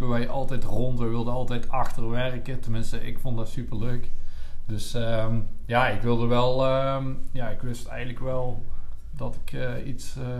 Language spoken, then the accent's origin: Dutch; Liessel, North Brabant, Netherlands; born there; Geboren op het Hoogveld. En ja, ik woon nog steeds in Liesel.